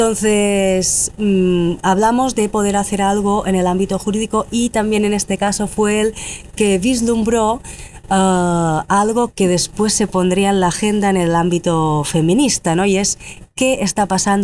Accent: Balearic Islands, Spain; en Mallorca, que es de donde soy, y que es donde venía a pasar verano, Semana Santa, Navidades.

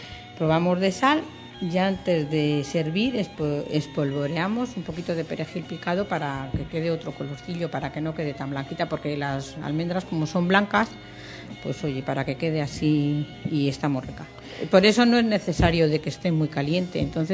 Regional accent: Castile, Spain; aunque soy castellana

